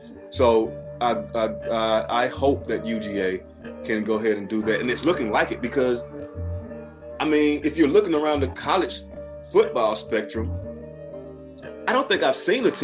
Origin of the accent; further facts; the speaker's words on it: Atlanta, Georgia, United States; me personally being born in Atlanta and growing up in Atlanta, I've always had family members who grew up here